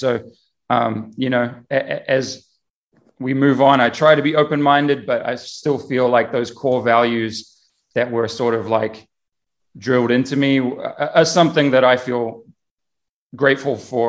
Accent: New Zealand; also born or lived in Australia; having a sheep as a girlfriend growing up in New Zealand, you know

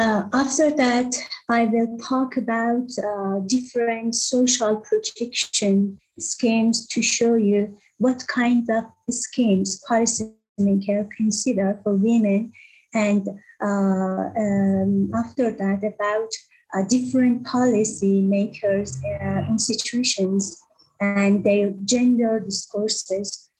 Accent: Iran; English is a second language; I'm from Iran, and I have a PhD in social welfare

